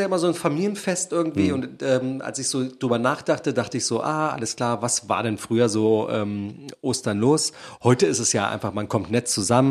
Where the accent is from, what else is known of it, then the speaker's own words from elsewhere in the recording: Braunschweig, Lower Saxony, Germany; wir kommen ja aus Braunschweig und aus dem Ghetto, aus der Weststadt.